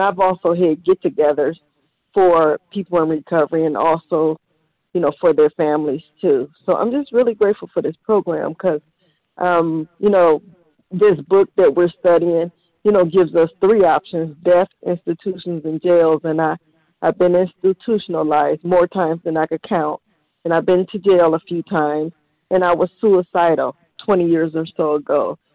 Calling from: Cleveland, Ohio, United States; I'm calling from Cleveland, Ohio.

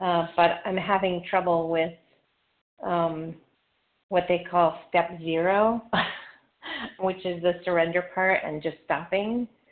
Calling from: Longwood, Florida, United States; I'm calling from Longwood, Florida.

